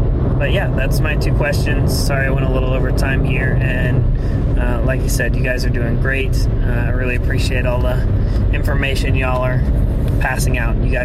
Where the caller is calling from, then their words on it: Atlanta, Georgia, United States; Hey, what's up, Drone You? … I'm here from the Atlanta area.